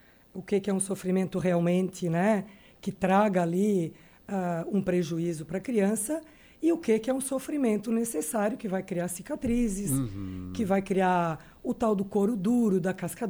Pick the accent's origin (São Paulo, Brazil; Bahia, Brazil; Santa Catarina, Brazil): Santa Catarina, Brazil; Orleans; Então, eu terminei a minha infância em Orleans e praticamente ali eu fui criada por ela